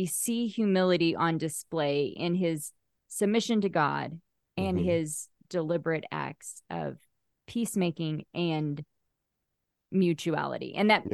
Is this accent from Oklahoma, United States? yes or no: yes; Oklahoma, United States; I grew up in Oklahoma and I would ask my dad frequently, like, who is that?